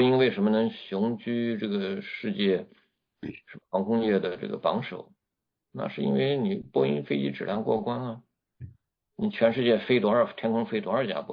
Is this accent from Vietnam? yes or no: no; China; moved away; 以前我们小时候在中国用到美国的东西